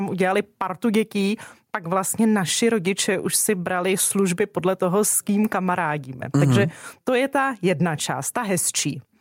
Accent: Prague, Czechia; já jsem z Prahy, což je skoro výjimka. Největší poklona, kterou jsem kdy dostala, že na to, že jsem Pražanda, tak nejsem až tak strašná, ale jsem hrdá holka z Prahy. Dětství, jsem Husákovo dítě.

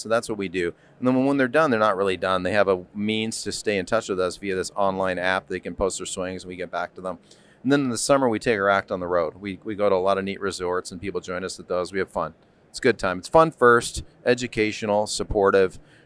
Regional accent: Toronto, Ontario, Canada; Like I said, I grew up in Toronto, played college golf in New Mexico State, played professionally for a few years.

